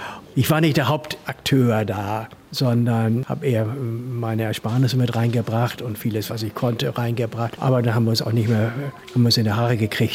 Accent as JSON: {"language": "German", "region": "Hamburg", "country": "Germany", "tie": "born or raised there", "said": "Ich bin in Winterhude aufgewachsen, habe mich zwar schon als Junge mit meinem Roller mal auf den Weg gemacht."}